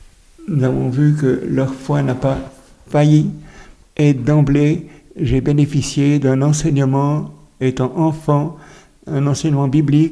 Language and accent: French; Geneva, Switzerland; also born or lived in France / Africa; now in Lausanne, Switzerland; Je suis né en France, mais j'ai grandi à Genève dans un foyer chrétien. Et après un long séjour de 34 ans en Afrique, j'habite maintenant à Lausanne depuis 20 ans.